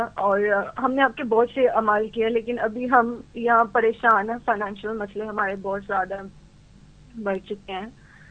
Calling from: Toronto, Ontario, Canada; میں Toronto Canada سے بات کر رہی ہوں.

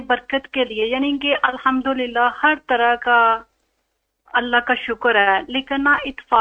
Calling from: Spain; मैं स्पेन से बात कर रही हूँ।

